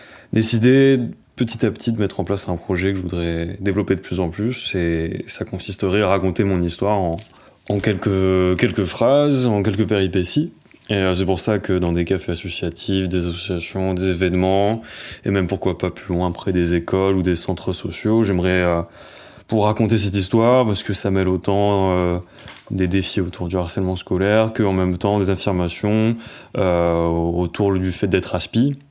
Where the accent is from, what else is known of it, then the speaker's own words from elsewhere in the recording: Romans-sur-Isère, Auvergne-Rhône-Alpes, France; J'ai 30 ans, je viens de Romans-sur-Isère.